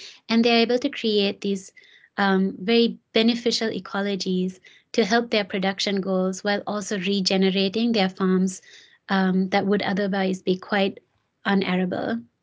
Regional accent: Jaffna, Northern Province, Sri Lanka; I myself will probably exist in a world that is completely different from what I saw growing up in Jaffna

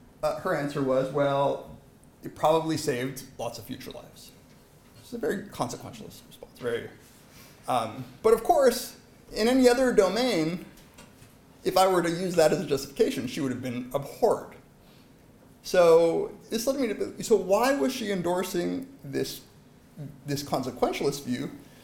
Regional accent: United States; when I realized as a young child growing up in America, what Hiroshima and Nagasaki really were

